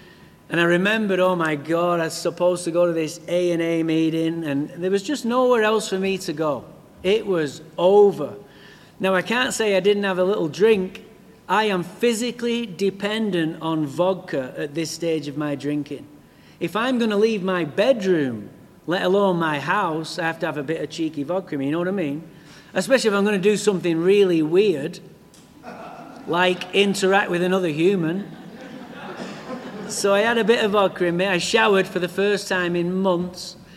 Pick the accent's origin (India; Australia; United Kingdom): United Kingdom; Manchester, North West England; now in Santa Barbara, United States; I'm from England, of course. Alcohol didn't do this to me. I'm from England, Manchester.